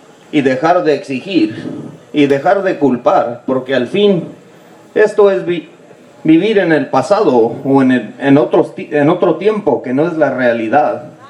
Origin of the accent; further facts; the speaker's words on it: Mexico; Creo que debemos de empezar a buscar como mexicanos la forma